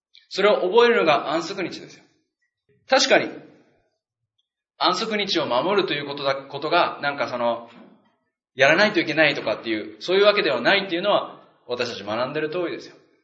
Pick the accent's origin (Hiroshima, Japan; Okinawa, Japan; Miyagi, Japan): Okinawa, Japan; 私は沖縄で育って好きなんですよ豚肉